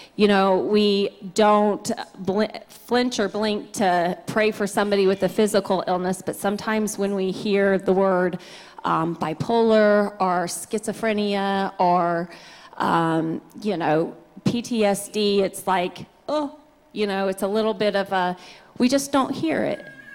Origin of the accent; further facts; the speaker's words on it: North Carolina, United States; I'm from North Carolina, and I met Pastor Tom back during the COVID